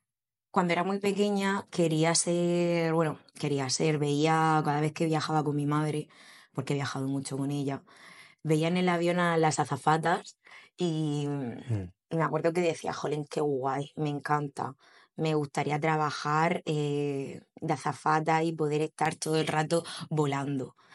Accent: Cartagena, Region of Murcia, Spain; also born or lived in Andalusia; Cuando cumplí 2 añitos me vine a Cartagena por la familia de mi padre y ya hice vida aquí. Realmente soy andaluza, pero solamente de DNI

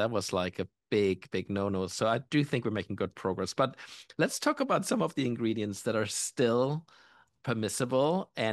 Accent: Germany; accent: German; English is a second language; I grew up in Germany, and you can tell by my accent, I obviously have a foreign accent

